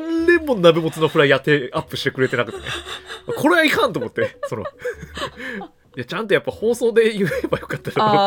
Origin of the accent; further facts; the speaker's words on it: Osaka, Japan; accent: Osaka dialect; 僕は大阪いるくせに大阪弁で喋ってるのにね